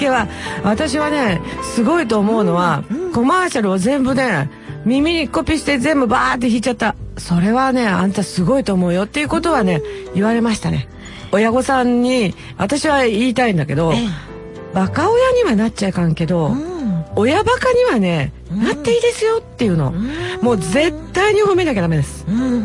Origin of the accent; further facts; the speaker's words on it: Nagoya, Aichi, Japan; 名古屋市です。